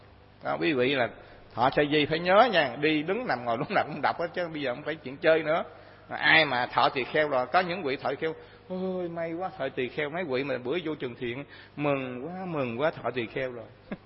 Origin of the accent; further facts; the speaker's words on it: Ninh Thuận, Vietnam; Đi thi lên đây là từ ở quê tôi ở Ninh Thuận phải vào trong thành phố để thi